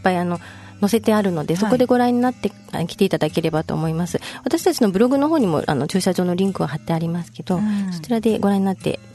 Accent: Tokyo, Japan; now in Okinawa, Japan; 自分の出身の東京とこの素晴らしいこの第二の故郷の沖縄をつなげたいっていうのがあるので

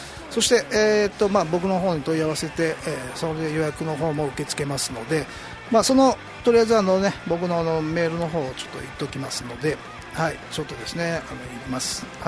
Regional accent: Miyakojima, Okinawa, Japan; 僕の生まれ故郷の宮古島にね

